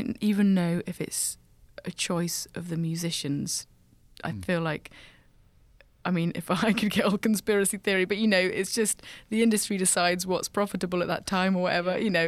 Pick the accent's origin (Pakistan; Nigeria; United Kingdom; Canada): United Kingdom; we're British and we play music, and I think it's not unfair to call it folk.